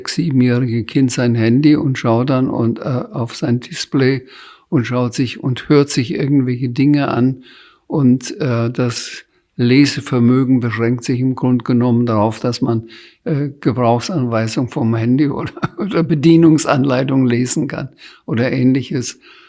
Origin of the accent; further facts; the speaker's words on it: Bamberg, Bavaria, Germany; Ich kann in Bamberg durchaus durch die Stadt gehen, in meine Heimatstadt, ohne dass ich angesprochen werde.